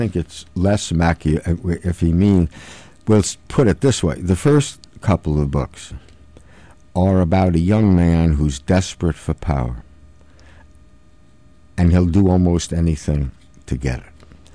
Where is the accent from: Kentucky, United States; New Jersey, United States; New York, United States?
New York, United States; accent: New York; I'm from New York. You can perhaps tell that from my accent. There's nothing I can do about it.